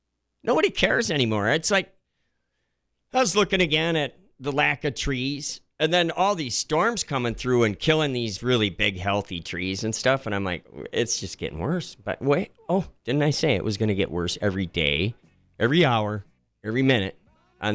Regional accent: Stoughton, Wisconsin, United States; I grew up in Stoughton, dude. Come on, 60s, 70s, you know.

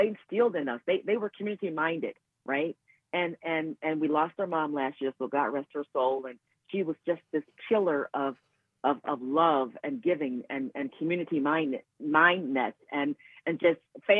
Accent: Cleveland, Ohio, United States; we are still connected to our family church members that we grew up in Cleveland, Ohio, right? So I'm a Midwestern girl.

